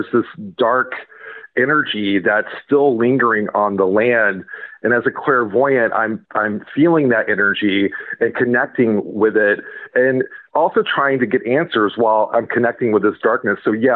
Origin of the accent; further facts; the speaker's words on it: Florida, United States; moved away as an adult; also born or lived in Chicago, United States; now in Massachusetts, United States; So I was initially in Chicago when I was young. And then I grew up in Florida and moved to Massachusetts for college in the 90s.